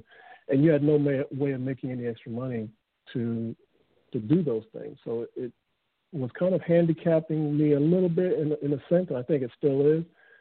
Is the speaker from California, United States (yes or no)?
yes; Los Angeles, California, United States; I grew up in South Central LA.